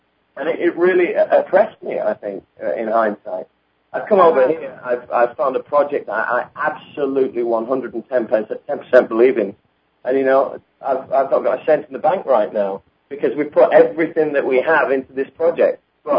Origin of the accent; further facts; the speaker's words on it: England, United Kingdom; moved away; I came over from England